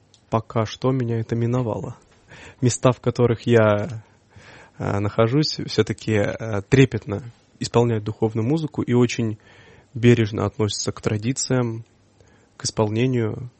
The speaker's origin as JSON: {"language": "Russian", "town": "Livny", "region": "Oryol Oblast", "country": "Russia", "tie": "born there", "said": "Я родился в Орловской области, в Орловской губернии, город Ливны. Это небольшой город"}